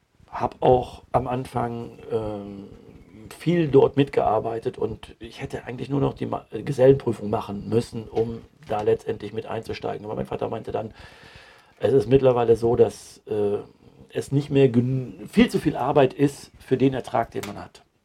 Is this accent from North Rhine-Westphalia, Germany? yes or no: yes; Düsseldorf, North Rhine-Westphalia, Germany; born there; Ich bin in Bilk geboren. In Bilk geboren und dann in den ersten 6 Jahren in Bilk gewesen. Das ist die Burghofstraße.